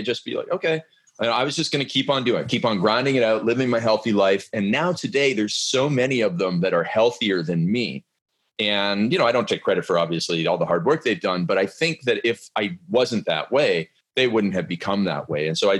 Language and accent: English; Stratford, Ontario, Canada; I grew up in Canada on a farm in a small town of Stratford, Ontario, where you play hockey and drink beer